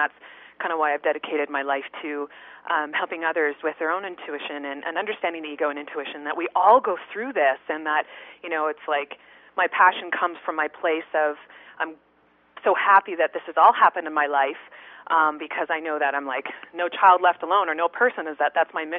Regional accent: Ottawa, Ontario, Canada; growing up in Ottawa, Ontario

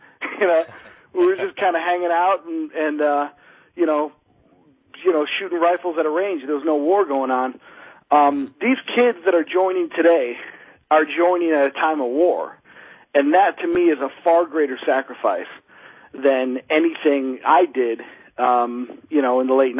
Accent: New York, United States; I'm from Western New York, and I had some guys, two guys on drugs, broke into my we had a home invasion.

